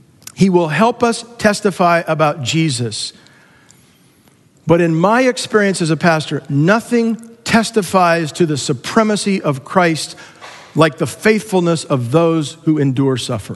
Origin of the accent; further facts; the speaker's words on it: California, United States; I came out of seminary, went back to my home state of California, planted a church in the Bay Area.